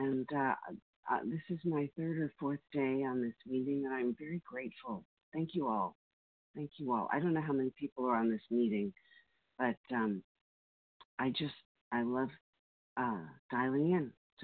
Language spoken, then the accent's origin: English; California, United States; I'm a compulsive overeater and I'm from California.